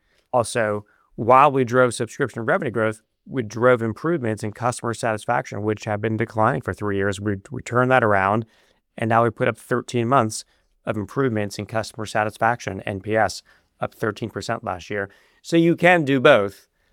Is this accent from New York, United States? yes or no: yes; New York, United States; I'm from New York originally.